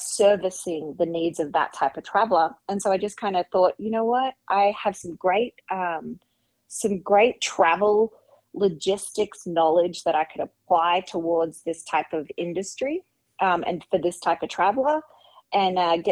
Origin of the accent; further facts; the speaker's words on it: Australia; now in Montana, United States; You know, I grew up in Australia, so not a lot of fly fishing or hunting where I came from. But I've been in Montana now for nearly 18 years